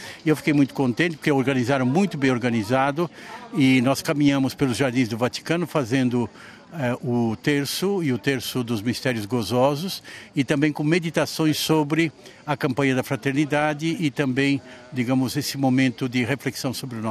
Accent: Brazil; É o meu país, é o meu Brasil, é a minha pátria, é o lugar onde eu nasci, onde eu estou crescendo, onde eu estou vivendo

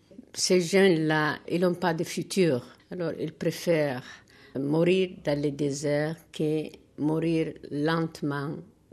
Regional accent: Eritrea; French is a second language; moved away; Je viens d'Érythrée et je sais comment c'est la situation.

